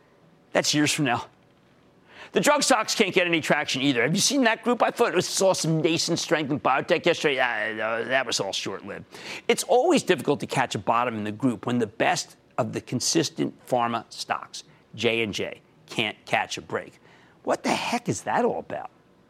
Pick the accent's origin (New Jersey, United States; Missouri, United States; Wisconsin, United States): New Jersey, United States; I need to go to Carl, my home state of New Jersey.